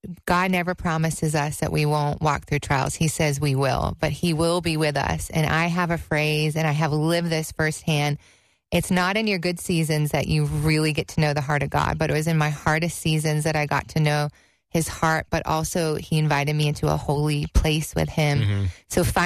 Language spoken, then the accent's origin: English; Boston, Massachusetts, United States; I was flying from Boston, where I was born and raised, to Seattle, which I knew to do a Bible school.